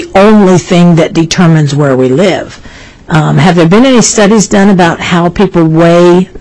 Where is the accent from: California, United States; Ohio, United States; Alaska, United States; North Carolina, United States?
Alaska, United States; the specialness of living in Alaska, going places and saying, well, we're from Alaska, you know? And our families being here and things like that.